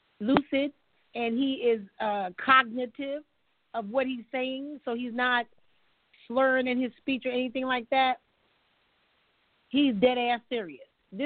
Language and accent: English; United States; because I'm an American